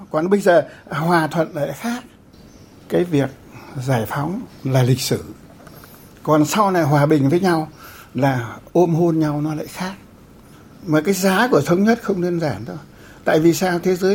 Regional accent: Hanoi, Vietnam; Vì tôi dân Hà Nội mà nó không cho đi săn.

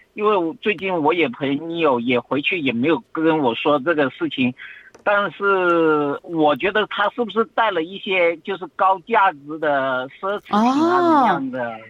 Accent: Guangdong, China; now in Australia; 我老家是在广东

